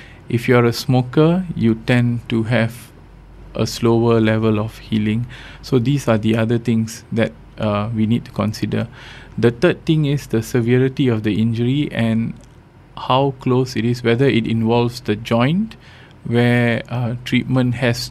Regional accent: Johor, Malaysia; Okay, the way I look at it is that I'm from Johor. Oh, it's very, very popular there.

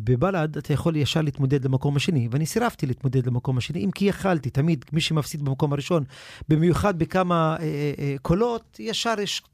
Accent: Haifa, Haifa District, Israel; יליד חיפה, נולדתי פה, אני חי פה, אני כנראה גם אסיים את החיים שלי בעיר הזאת.

